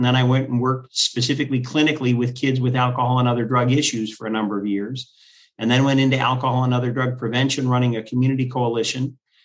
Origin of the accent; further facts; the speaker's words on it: Ohio, United States; also born or lived in Michigan; I was particularly drawn to Milwaukee because I'm from the Midwest, grew up in Ohio, and then we had lived in Michigan.